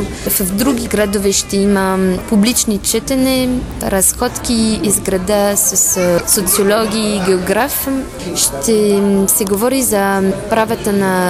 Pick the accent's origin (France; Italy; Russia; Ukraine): France; Brittany; Bulgarian is a second language; moved away as an adult; Идвам от Брутен в Франция, близко до Кампер, и съм научила в Париж европейстика в Sciences Po.